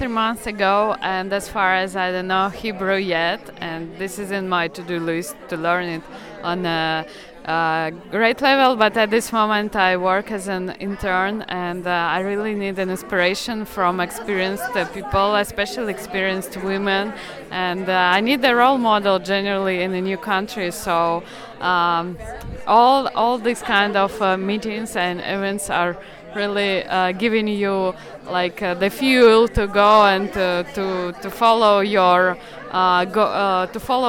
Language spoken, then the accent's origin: English; Russia; moved away as an adult; So I come from Russia, so yeah, I'm a new I'm on this new wave of Russian coming the previous year